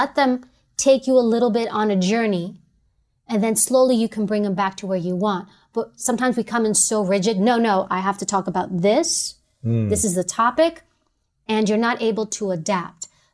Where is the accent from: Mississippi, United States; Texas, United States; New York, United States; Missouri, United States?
New York, United States; New York City; I'm from New York City.